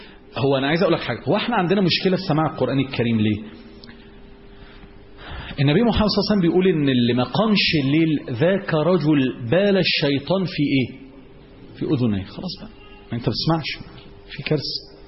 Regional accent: Alexandria, Alexandria Governorate, Egypt; عندنا في اسكندرية يقولك ما تحكيش في المحكي،

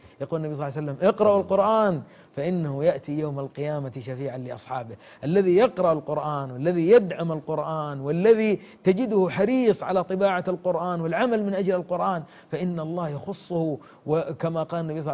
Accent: Jeddah, Makkah Province, Saudi Arabia; عندنا في جدة

